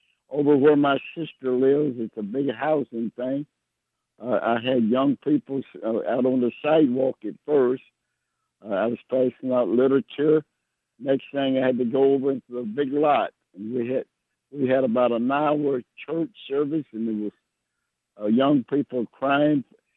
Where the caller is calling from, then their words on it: Alabama, United States; I'm calling from Alabama. I'm sitting out in the yard.